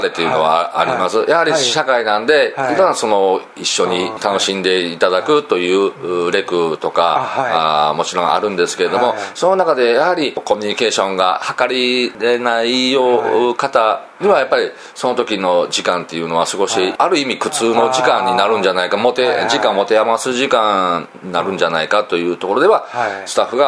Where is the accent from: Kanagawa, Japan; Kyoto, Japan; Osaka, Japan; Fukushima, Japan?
Osaka, Japan; Sakai; 母親と姉がこちらが地元もともと地元が堺なんで、はいはい、じゃあちょっと戻るわということ で、はい、で戻るに際して失業をする形で堺に戻ってきて